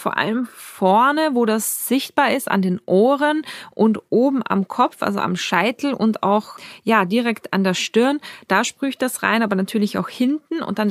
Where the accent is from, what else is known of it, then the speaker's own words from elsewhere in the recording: Austria; Eine Sprachnachricht aus meiner Heimat. Liebe Grüße, liebe Jacqueline nach Österreich